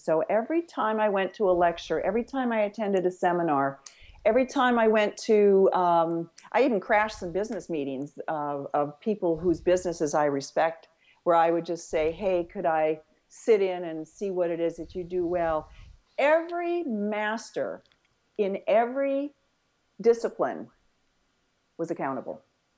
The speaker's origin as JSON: {"language": "English", "region": "North Dakota", "country": "United States", "said": "I'm from North Dakota, so we get that whole Midwestern vibe."}